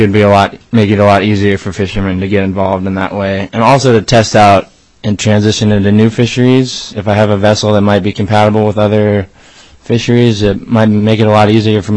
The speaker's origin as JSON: {"language": "English", "region": "Alaska", "country": "United States", "tie": "born or raised there", "said": "Myself, I'm a third-generation troller. I grew up here in Southeast and probably spent 15 of 24 summers that I've been alive out fishing on the boat with my dad."}